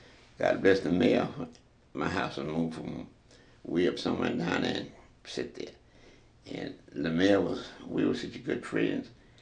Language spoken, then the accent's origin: English; Roswell, United States; born there; I was born in Roswell, and I live in a house in Roswell